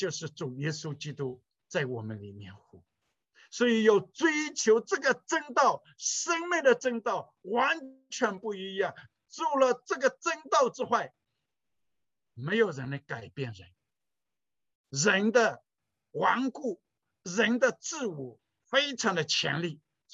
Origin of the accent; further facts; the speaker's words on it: China; 在中国我们家乡